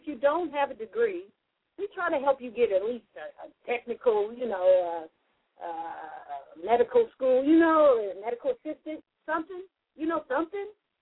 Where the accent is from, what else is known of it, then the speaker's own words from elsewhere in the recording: the South, United States; I think I am from the South.